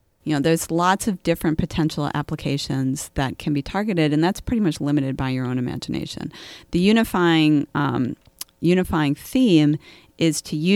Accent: Minnesota, United States; So I grew up in Minnesota. I've always been interested in building.

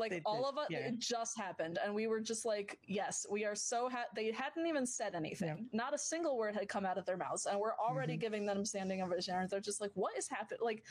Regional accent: New York, United States; now in California, United States; I grew up in New York, not the city, but in New York. And I've always hated the cold. And now I live in California.

